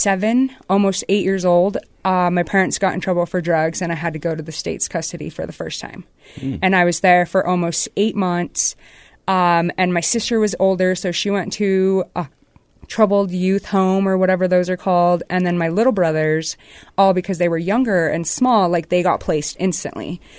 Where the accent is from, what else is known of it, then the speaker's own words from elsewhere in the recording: Syracuse, Utah, United States; Because I grew up in Syracuse, Utah, and there weren't very many Hispanic families there. There weren't very many colored people.